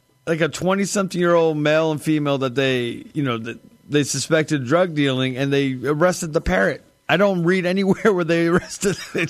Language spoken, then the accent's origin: English; United States; maybe it's just because we're American and we probably have parrot defense.